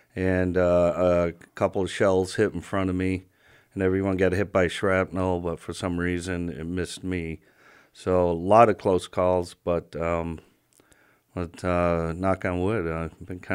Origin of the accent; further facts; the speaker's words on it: Chicago, Illinois, United States; Well, yeah, because I grew up in Chicago